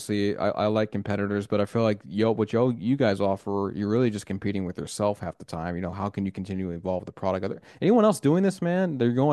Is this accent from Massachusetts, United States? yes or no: no; Texas, United States; accent: Southern; I'm from Texas, so I've got a Southern, not as bad as you would think down here. We have a lot thicker redneck accents down here in the South, man.